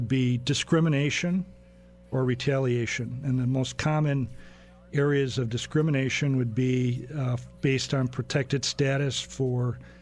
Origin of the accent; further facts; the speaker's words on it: Wisconsin, United States; I grew up in Waukesha County, and that's where our law firm is located.